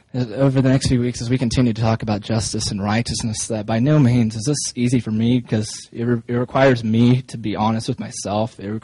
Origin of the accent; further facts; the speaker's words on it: Oklahoma, United States; I mean, I grew up in Oklahoma, and, you know, which is close to Texas